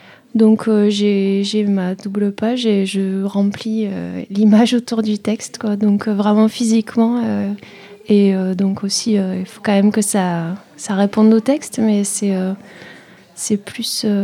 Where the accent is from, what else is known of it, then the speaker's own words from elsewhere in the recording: Occitanie, France; now in Nantes, France; Mais d'accord. Je viens du Gers.